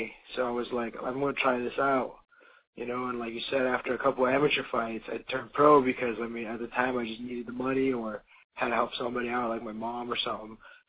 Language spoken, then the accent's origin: English; Monterrey, Nuevo León, Mexico; English is a second language; now in United States; I'm from Monterrey, Nuevo León. Right there, northern part of Mexico. All my family's down there.